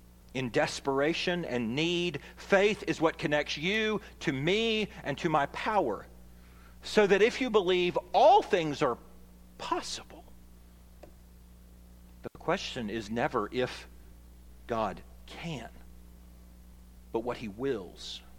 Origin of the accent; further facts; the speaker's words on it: Alabama, United States; The guy that I was with was from Michigan, and so he was dying to take a kid from Alabama down to see Lake Michigan.